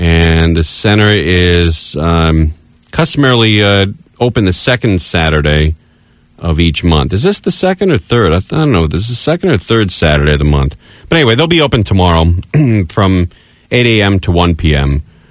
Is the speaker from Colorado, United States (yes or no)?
no; California, United States; I grew up in the San Fernando Valley. There's a lot of people live in the San Fernando Valley.